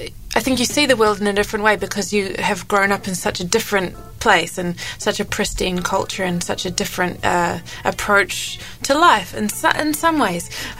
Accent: New Zealand; growing up in Nuevo Zelanda is, you know, has certainly influenced obviously the person that I am

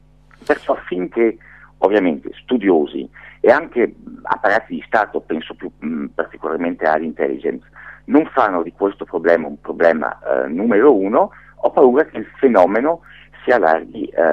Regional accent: France; io ho un piede qua, un piede là, io sono francese, vivo a Marsiglia, vivo nel sud della Francia, però le mie origini non sono del 1830, diciamo che sono più negli anni 60, cioè i genitori italiani, perciò vengo spesso in Italia, ci ho passato tantissimo tempo

